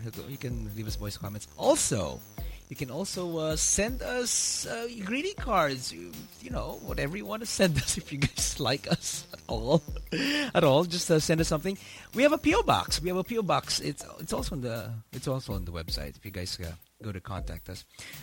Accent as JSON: {"language": "English", "country": "Guatemala", "said": "Yeah, I'm from Guatemala."}